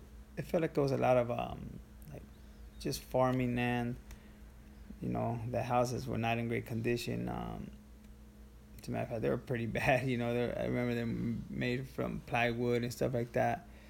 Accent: Chula Vista, California, United States; Well, I grew up in Chula Vista, off of Telegraph Canyon. I still remember that house.

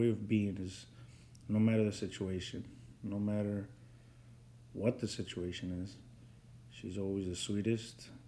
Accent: Cicero, Illinois, United States; I grew up in Cicero, a bad area.

